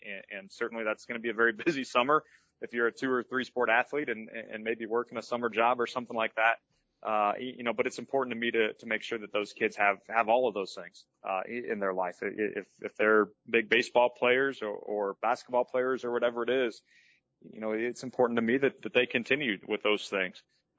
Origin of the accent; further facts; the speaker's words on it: Cambridge, United States; We're both from Cambridge. We're familiar with the area.